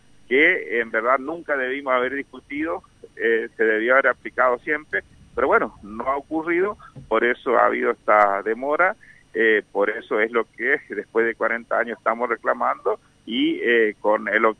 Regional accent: Argentina; somos argentinos, somos soldados

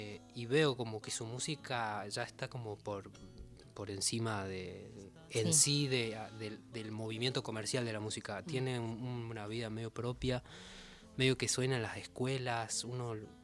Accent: San Salvador de Jujuy, Jujuy, Argentina; also born or lived in Córdoba; Sí, viví ahí. Viví como en varios lugares de Jujuy. Viví en Córdoba, después me mudé a Córdoba.

